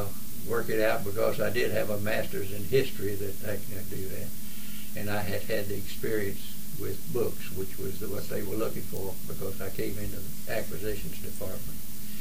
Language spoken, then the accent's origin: English; Raleigh, North Carolina, United States; Going back to me, I grew up here in Raleigh, and I went to Old School at Carolina